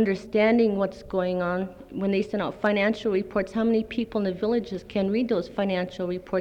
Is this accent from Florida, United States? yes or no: no; Nondalton, Alaska, United States; from Nundalton